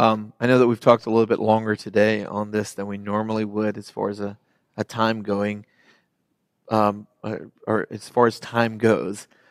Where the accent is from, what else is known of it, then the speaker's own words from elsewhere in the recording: United States; And that's hard for me because I'm an American.